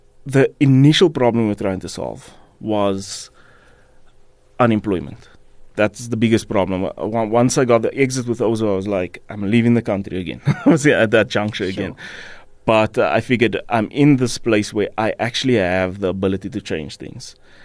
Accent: Fleurhof, Gauteng, South Africa; also born or lived in Rivoli / Eldorado Park; I then ended up in an area called Fleerhof.

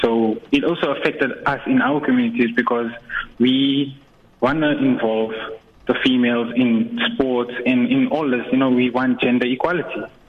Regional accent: Gauteng, South Africa; You know, I'm from Lanesa South, which is way in the Johannesburg region, you know.

